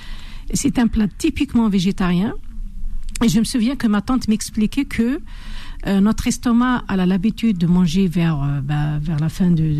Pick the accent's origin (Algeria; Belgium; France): Algeria; Béjaïa, Béjaïa Province; moi, je suis de Bijaya, donc la basse Kabylie